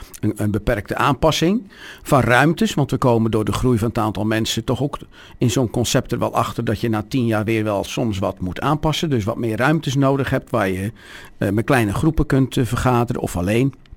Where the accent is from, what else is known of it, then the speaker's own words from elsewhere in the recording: Krabbendijke, Zeeland, Netherlands; born there; Ik ben in Zeeland geboren. Ik ben in Krabbendijken geboren. Tussen Goes en Bergen op Zoom.